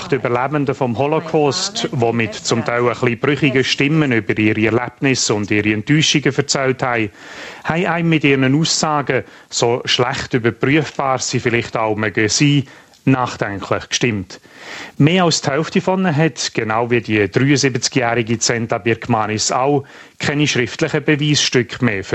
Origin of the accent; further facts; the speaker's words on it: Switzerland; Es war nicht gerade ein Vergnügen, gestern als Schweizer im Konferenzzimmer 850 vom US-Gerichtsgebäude in New York City zu sitzen.